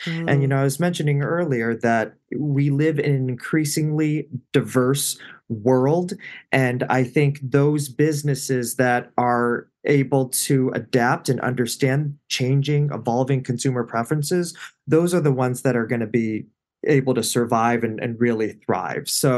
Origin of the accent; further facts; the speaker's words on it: Chicago, Illinois, United States; And, you know, we grew up in Chicago, moved out to the north suburbs of Chicago. So, you know, growing up, I went to predominantly white schools.